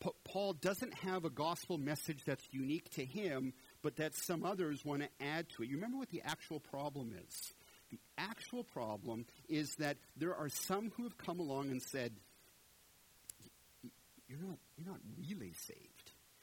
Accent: Canada; now in Texas, United States; You see, I'm from Canada, so I'm not a Texan. But I've lived here 11 years, so I can pretend to be a Texan.

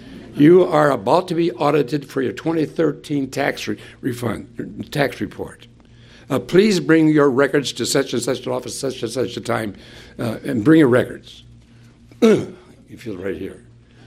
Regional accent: Hinckley, Minnesota, United States; You may remember I grew up in Hinckley, Minnesota, where the men are men and pansies are flowers. And the women are slightly above average. That's where I grew up.

